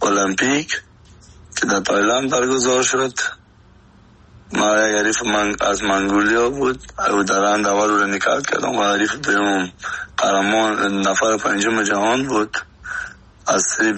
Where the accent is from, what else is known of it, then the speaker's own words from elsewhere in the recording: Afghanistan; moved away as an adult; تا که از افغانستان برام آمدیم 20 ساله بودم